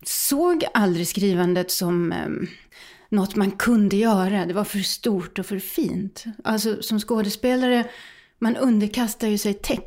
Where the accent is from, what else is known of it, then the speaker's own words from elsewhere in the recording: Helsingborg, Skåne, Sweden; jag är liksom inte sån här född Ödåkrabo, utan jag kommer faktiskt från Helsingborg.